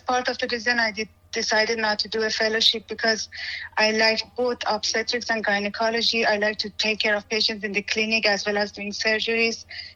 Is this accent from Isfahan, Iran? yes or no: no; Tehran, Tehran Province, Iran; English is a second language; moved away as an adult; now in United States; I grew up in Iran, in Tehran. I went to medical school there, and about 6 years ago, I came to the United States as a research assistant.